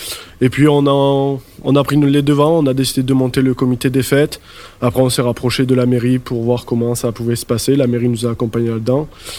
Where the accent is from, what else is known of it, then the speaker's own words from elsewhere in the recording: Montfrin, Occitanie, France; on est une bande de collègues, on est tous de Montfrain, on est tous jeunes de Montfrain.